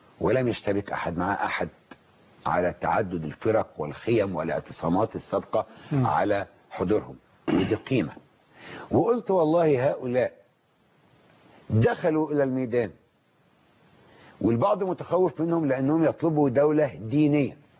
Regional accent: Egypt; أنا فرح كمصري

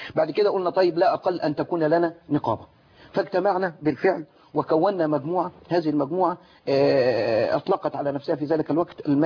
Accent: Giza Governorate, Egypt; لكن أنا من القاهرة من الجيزة.

